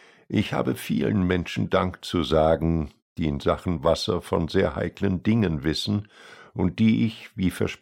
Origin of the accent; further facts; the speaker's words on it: Dreis-Brück, Rhineland-Palatinate, Germany; in meinem Heimatort Dreisbrück